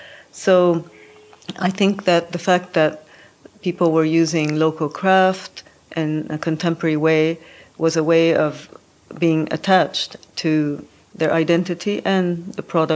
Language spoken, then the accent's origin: English; Japan; also born or lived in United States / London; now in Beirut, Lebanon; Although I'm Lebanese, I grew up in Japan. I studied in the United States at the Rhode Island School of Design, and I moved to London to start my first design work. 12 years ago, I moved to Beirut